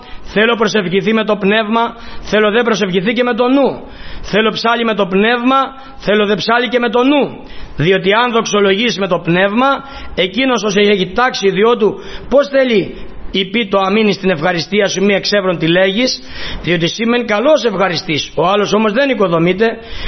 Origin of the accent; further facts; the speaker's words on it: Greece; στην Ελλάδα ελληνικά, γιατί είμαι Έλληνες.